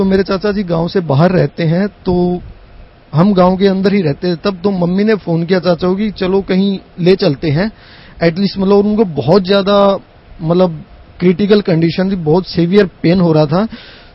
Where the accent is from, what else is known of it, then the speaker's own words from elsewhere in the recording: Pawra, Haryana, India; मेरा गाँव पावड़ा डिस्ट्रिक्ट हिसार हरियाणा से जी।